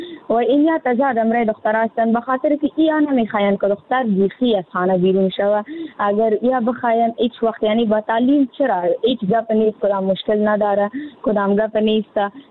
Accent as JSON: {"language": "Persian", "country": "Afghanistan", "said": "همه ما افغان هستیم"}